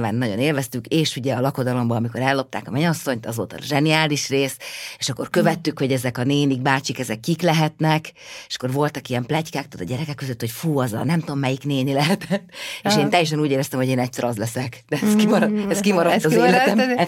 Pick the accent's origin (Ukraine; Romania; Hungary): Hungary; Great Hungarian Plain; Én alföldi faluban nőttem föl, és ott volt egy ilyen szokás, amit én imádtam